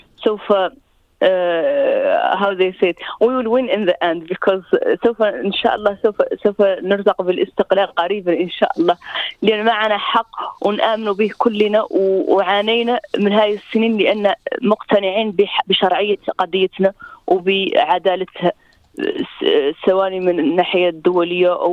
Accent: Western Sahara; also born or lived in Algeria; نحن كشعب صحراوي

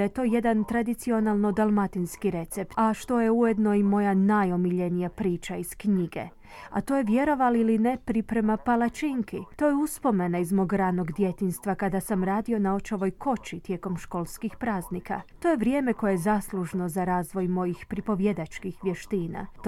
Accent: Australia; domaći pršut, sir i sve ostale proizvode domaće proizvodnje uz koje sam odrastao u Australiji

